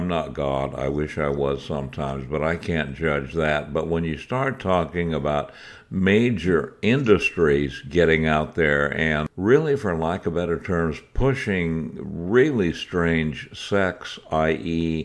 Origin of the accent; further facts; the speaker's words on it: Ireland; now in England, United Kingdom; as this Irish guy living in England right now